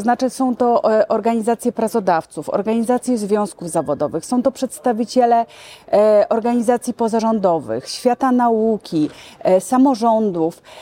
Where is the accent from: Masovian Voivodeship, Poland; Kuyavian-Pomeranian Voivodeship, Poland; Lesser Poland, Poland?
Kuyavian-Pomeranian Voivodeship, Poland; Włocławek; województwo kujawsko-pomorskie, ja pochodzę z Włocławka.